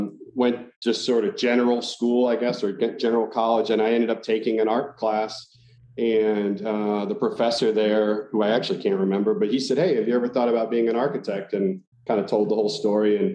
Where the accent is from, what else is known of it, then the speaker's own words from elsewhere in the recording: Alexandria, Virginia, United States; I think probably I grew up in Northern Virginia in the Alexandria area. My dad was a very hard worker and he worked on Capitol Hill